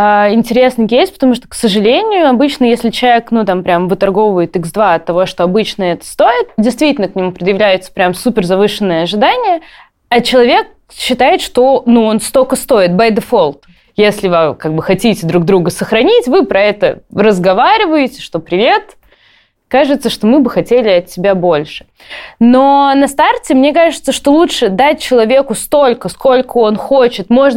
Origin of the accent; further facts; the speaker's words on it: Saint Petersburg, Russia; Простите, я из Петербурга, у нас там колец нету.